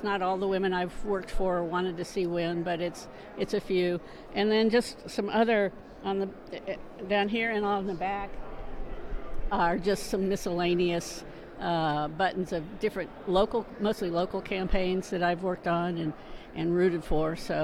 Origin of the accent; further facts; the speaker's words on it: Silverado, California, United States; I'm from Silverado, California.